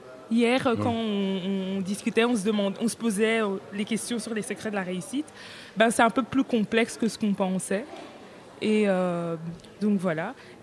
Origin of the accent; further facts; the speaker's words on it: Mechelen, Flanders, Belgium; Je suis de Malines.